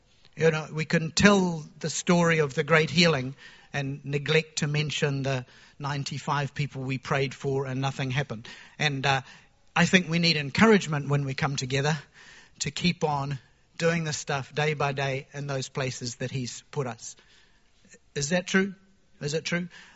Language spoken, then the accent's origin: English; New Zealand; We come from New Zealand, where we spend a fair bit of our time.